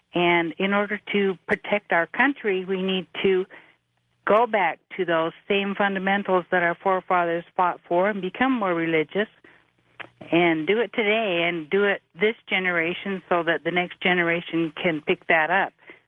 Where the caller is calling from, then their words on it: Ogden, Utah, United States; I'm calling from Ogden, Utah.